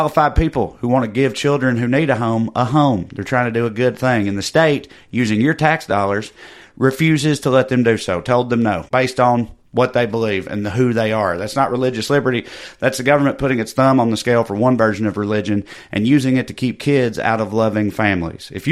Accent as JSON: {"language": "English", "region": "Deep South", "country": "United States", "tie": "born or raised there", "said": "You know, and I grew up in the Deep South."}